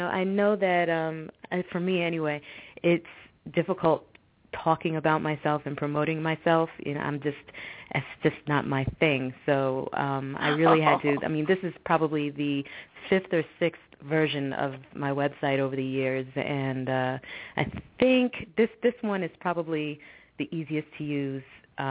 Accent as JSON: {"language": "English", "region": "New York", "country": "United States", "tie": "born or raised there", "said": "You know, I grew up in New York, so, you know, it's like, snow, what?"}